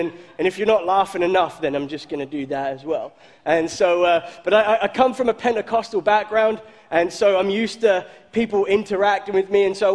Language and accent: English; Norwich, East of England, United Kingdom; now in United States; And I'm from Norwich, England.